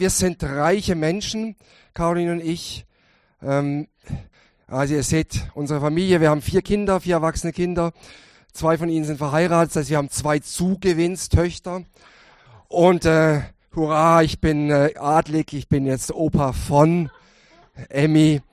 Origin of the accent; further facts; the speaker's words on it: Baden-Württemberg, Germany; accent: southern German; Und seit 28 Jahren in Würzburg. Wir kommen aber, ihr hört das ein bisschen raus, ich habe einen süddeutschen Klang in der Sprache. Wir kommen aus Südbaden, Freiburg, Basel, da unten die Ecke her.